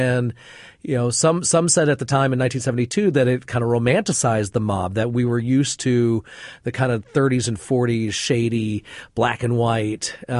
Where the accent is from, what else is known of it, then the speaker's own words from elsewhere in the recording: Michigan, United States; And also, he was a Michigan writer and I grew up in Michigan.